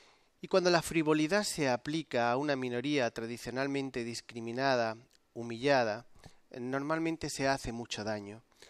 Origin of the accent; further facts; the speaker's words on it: Spain; Somos gitanos y españoles, y ambas realidades nos producen un legítimo orgullo.